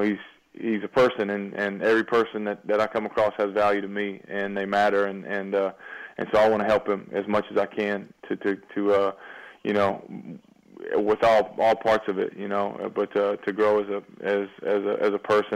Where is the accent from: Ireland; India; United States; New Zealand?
United States; Texas; You know, Johnny's from Texas. I'm from Texas. My older brother played quarterback at Texas A&M.